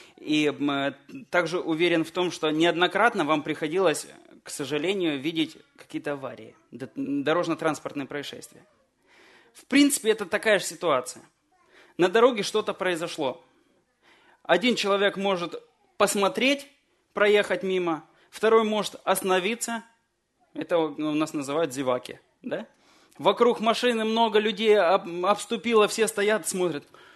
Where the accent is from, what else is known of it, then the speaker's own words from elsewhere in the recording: Kineshma, Ivanovo Oblast, Russia; Как я уже сказал, мы из Кинешмы